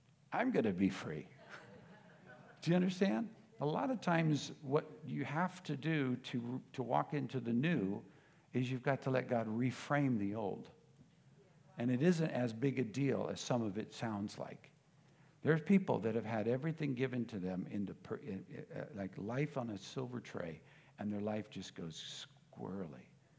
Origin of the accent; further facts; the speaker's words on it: United States; And again, I'm an American thinking, You left your husband to go die in Hawaii?